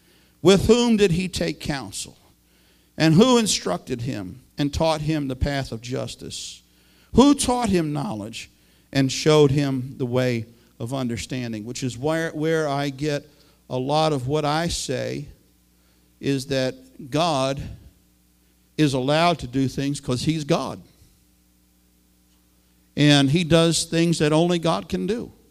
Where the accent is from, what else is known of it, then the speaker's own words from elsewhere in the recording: New York City, New York, United States; This is a Bronx boy. I grew up in New York City.